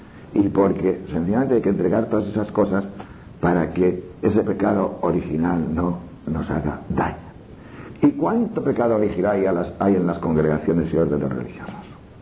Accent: León, Castile and León, Spain; porque en nuestra tierra, en mi tierra de León, nadie te inculca cuando naces un odio político

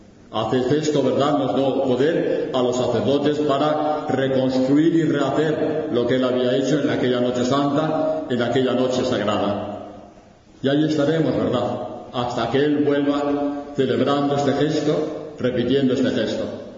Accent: Madrid, Community of Madrid, Spain; born there; Yo nací en Madrid en el año 1938, en plena guerra civil.

